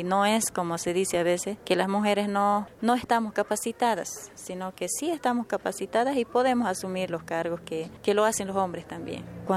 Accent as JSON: {"language": "Spanish", "town": "Rodelajitas", "region": "Tarija", "country": "Bolivia", "said": "yo vengo de la comunidad de Rodelajitas, municipio de Entre Ríos."}